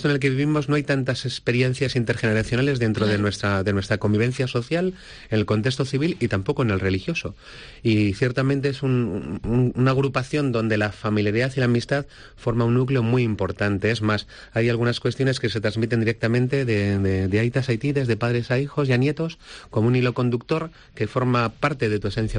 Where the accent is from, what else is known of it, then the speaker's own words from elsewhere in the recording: Guadalajara, Castilla-La Mancha, Spain; now in Bilbao, Spain; Yo soy originario de Guadalajara